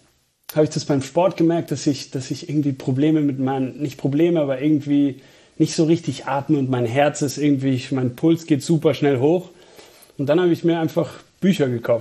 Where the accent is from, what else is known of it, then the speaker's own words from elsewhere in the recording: Venezuela; German is a second language; moved away as an adult; now in Germany; bin ich in Venezuela, in Lateinamerika geboren und aufgewachsen auch. Also ich bin erst 2010 nach Deutschland gekommen für Studium